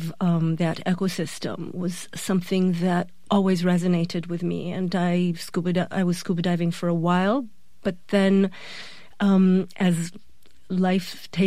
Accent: Jerusalem, Jerusalem District, Israel; I guess I grew up in Jerusalem, and that's not too close to any marine body of water.

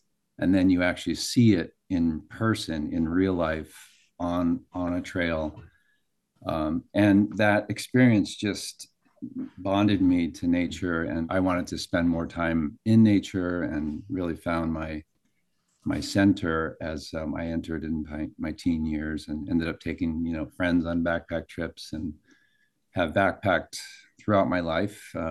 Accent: California, United States; But as a immigrant kid growing up in California, I was a latchkey kid, and my mom made us go to summer school.

